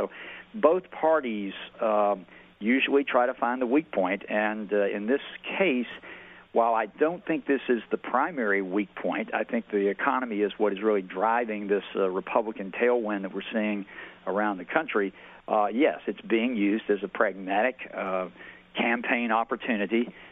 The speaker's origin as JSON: {"language": "English", "country": "Ireland", "said": "Oh, I'm Irish."}